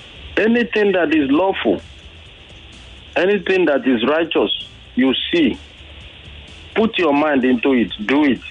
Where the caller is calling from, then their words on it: Ijeododo, Lagos, Nigeria; I'm calling from Ijeodudu.